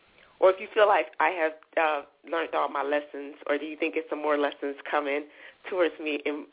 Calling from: North Carolina, United States; I'm calling from North Carolina.

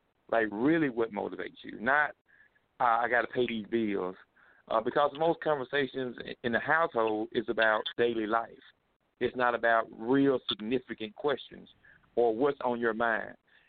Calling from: Jackson, Mississippi, United States; I'm here in Jackson, Mississippi, and I have a journal

